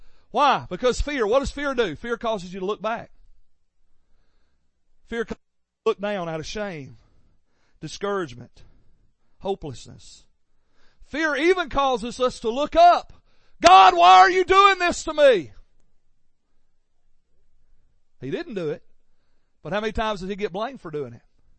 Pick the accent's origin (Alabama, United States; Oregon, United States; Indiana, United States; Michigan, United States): Alabama, United States; I'm sorry, I come from Alabama. We're used to winning.